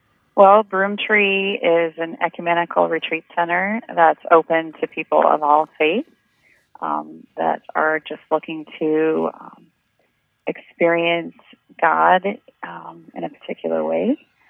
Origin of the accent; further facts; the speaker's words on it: Yankton, South Dakota, United States; That's true. I grew up in Yankton